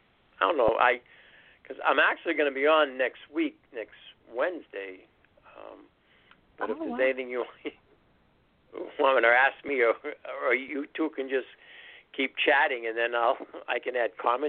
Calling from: New Hampshire, United States; New Hampshire.

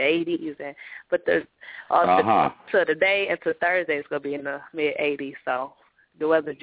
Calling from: Detroit, Michigan, United States; I'm calling from Detroit, Michigan.

